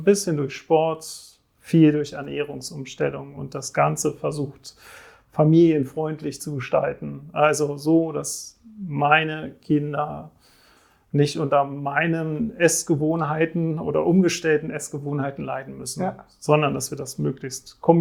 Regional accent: Switzerland; ich komme aus der Schweiz

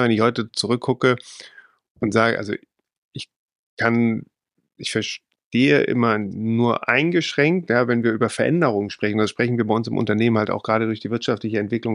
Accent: Leipzig, Saxony, Germany; Ich bin im Osten aufgewachsen, in Leipzig dann zu der Zeit zumindest, und bin zur Zeit der Wende 15, 16 gewesen.

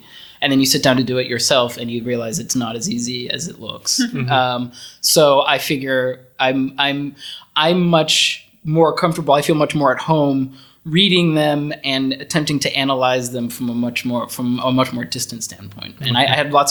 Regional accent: United States; moved away as an adult; now in Netherlands; I've never lived outside of my home country before. I've bounced around to different places within the U.S., but I've never lived outside of the U.S. before.

